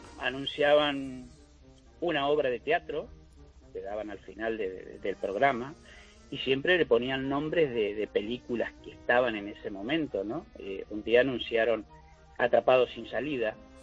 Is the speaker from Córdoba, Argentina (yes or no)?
no; Buenos Aires Province, Argentina; Soy argentino y en mi pueblo, provincia de Buenos Aires, había un circo que iba recorriendo todos los pueblos